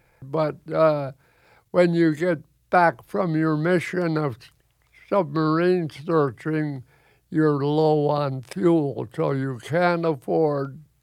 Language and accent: English; New Haven, Connecticut, United States; I lived right by the water growing up in New Haven, Connecticut, had my little boat.